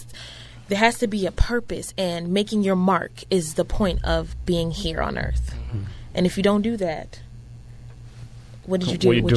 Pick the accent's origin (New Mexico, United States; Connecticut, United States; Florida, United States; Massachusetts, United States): Connecticut, United States; Bridgeport; I grew up in Bridgeport, Connecticut.